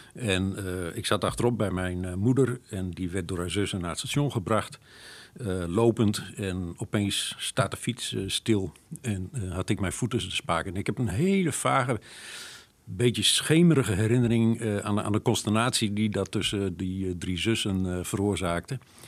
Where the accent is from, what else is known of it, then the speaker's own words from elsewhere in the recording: Leeuwarden, Friesland, Netherlands; also born or lived in Zutphen; Dus als mensen vragen van waar kom je vandaan, dan zeg ik toch eerder Leeuwarden dan Zutphen.